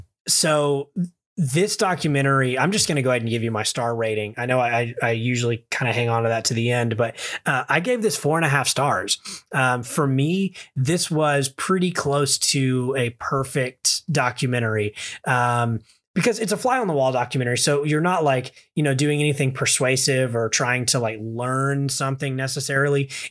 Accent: the South, United States; I'm from the South and, you know, I know what it's like to kind of grow up, close with a brother

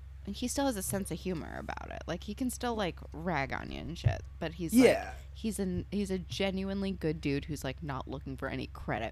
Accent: New Jersey, United States; where I grew up in Jersey, like, we had like an Elks Lodge and stuff.

